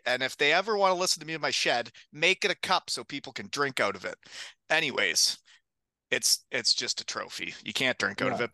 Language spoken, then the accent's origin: English; Kincardine, Ontario, Canada; From my hometown, or where I'm living now, Kincardine, I know families that flew to Sweden for vacation to watch the World Juniors